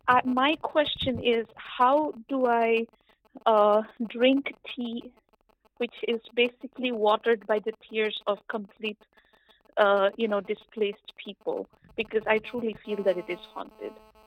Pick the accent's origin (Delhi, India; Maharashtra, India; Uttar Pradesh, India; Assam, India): Assam, India; English is a second language; I am from Assam.